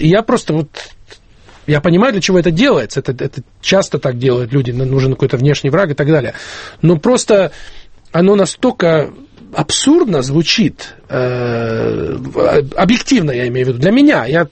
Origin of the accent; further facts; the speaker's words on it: Canada; это я не россиянин. То есть я смотрю на это как канадец, человек, который как бы живет в Северной Америке.